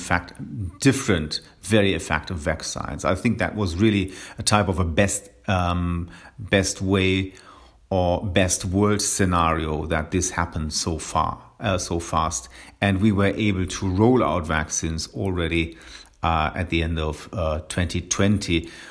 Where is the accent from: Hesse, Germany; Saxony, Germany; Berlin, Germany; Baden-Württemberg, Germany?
Hesse, Germany; Wiesbaden; English is a second language; I am a pulmonologist from Germany, right from Germany in Wiesbaden.